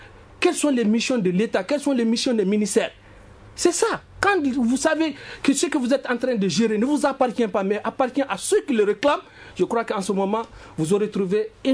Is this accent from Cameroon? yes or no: no; Mali; Nous sommes là des Maliens.